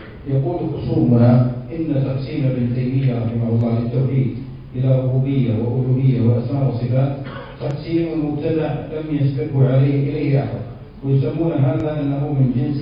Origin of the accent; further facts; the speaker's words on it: Niger